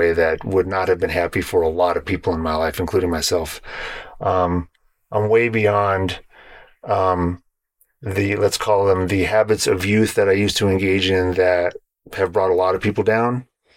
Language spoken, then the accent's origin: English; San Jose, California, United States; I'm not this exact same person as I was when I grew up in Berryessa and Alum Rock in San Jose.